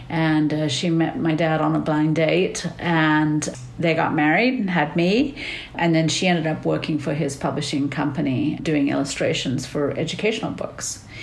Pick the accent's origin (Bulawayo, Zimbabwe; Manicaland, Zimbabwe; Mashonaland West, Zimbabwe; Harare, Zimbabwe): Harare, Zimbabwe; born there; I was born in Harare, Zimbabwe, which at that time was called Salisbury, Rhodesia, before the country gained independence in 1980. My father was from Namibia, grew up in Namibia, and my mother was South African.